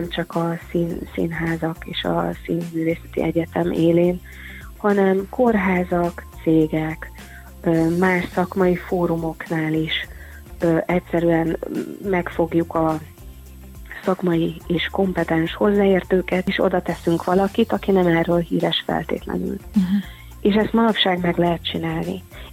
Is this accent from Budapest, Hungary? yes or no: no; Pécs, Baranya, Hungary; now in Érd, Hungary; Én hát Pécsről jövök, azért hozzáteszem, hogy Érd azért elsőre nem fogta meg a szívem, meg másodikra se